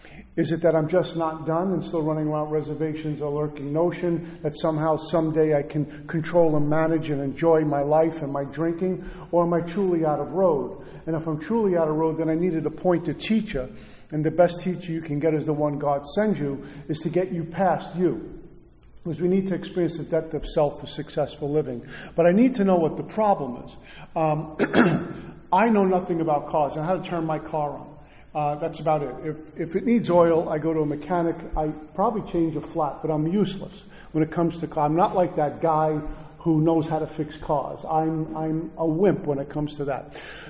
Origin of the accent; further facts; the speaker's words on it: Brooklyn, New York, United States; I'm from Brooklyn. We have the town for the most gangsters.